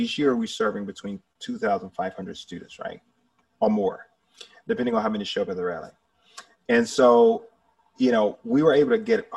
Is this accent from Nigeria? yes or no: no; Manchester, Georgia, United States; growing up in Manchester, Georgia, a little small town, my brothers and I, we did not allow that to confine us.